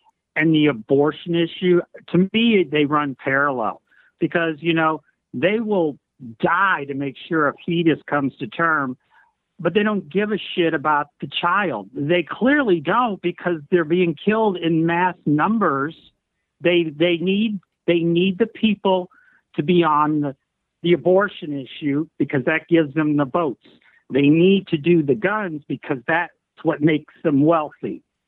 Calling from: Missouri, United States; From Missouri.

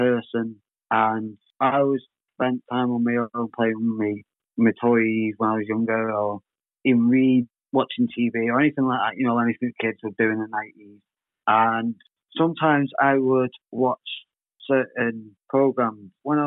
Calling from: North West England, United Kingdom; I'm calling from Cheshire.

